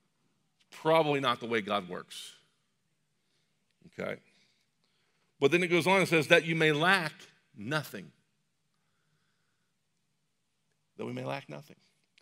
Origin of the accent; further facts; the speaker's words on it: Ohio, United States; now in Indiana, United States; this is one thing I grew up with in the Buckeye State that I think Indiana has definitely got it better in.